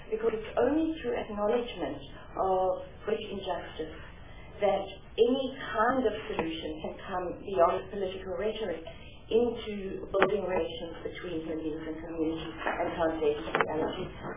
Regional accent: South Africa; as South African Jews, that there are human rights abuses perpetrated in our name, as we, but also generally as South Africans

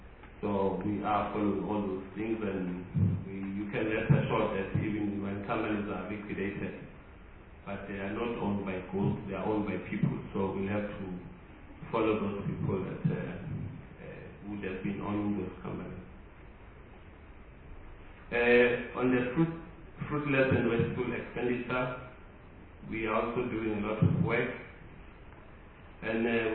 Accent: South Africa; as ordinary South African

